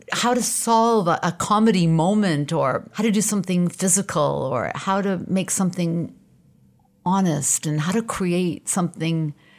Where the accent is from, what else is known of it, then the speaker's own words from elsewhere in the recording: Portland, Maine, United States; I think early on growing up in Portland, Maine, being Armenian, not really feeling like I fit in, honestly